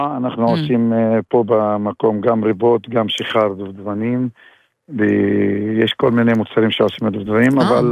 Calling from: Jish, Northern District, Israel; אני מדבר מג'יש כפר גוש חלב בגליל העליון.

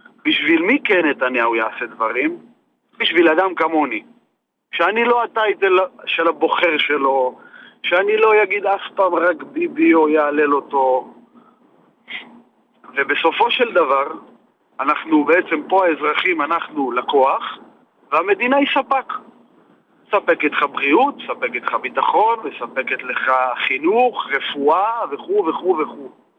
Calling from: Northern District, Israel; אני ממושב בינמי בצפון.

